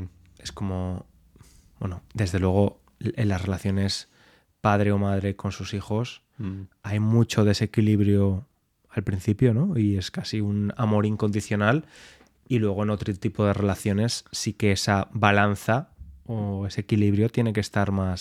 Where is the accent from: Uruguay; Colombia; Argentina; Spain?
Spain; Yo soy español, soy más emocional.